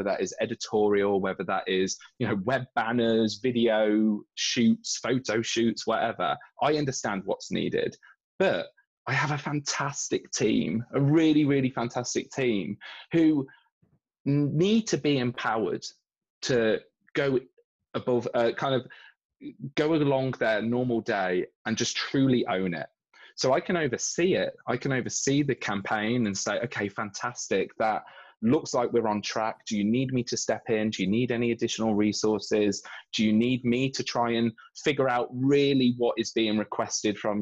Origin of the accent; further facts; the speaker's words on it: United Kingdom; Maybe it's because we're British and trying to be polite